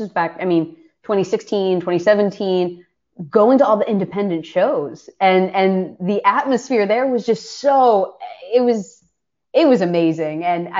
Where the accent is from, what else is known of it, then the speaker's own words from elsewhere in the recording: Philadelphia, Pennsylvania, United States; I was born and raised in Philadelphia.